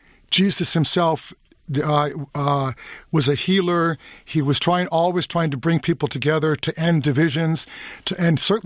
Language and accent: English; Milwaukee, Wisconsin, United States; I'm from Milwaukee. I'm one of seven brothers, no sisters.